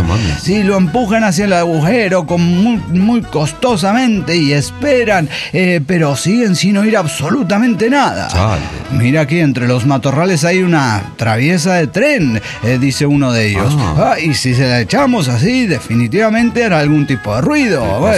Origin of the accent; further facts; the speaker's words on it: Tarija, Bolivia; de Tarija, Bolivia.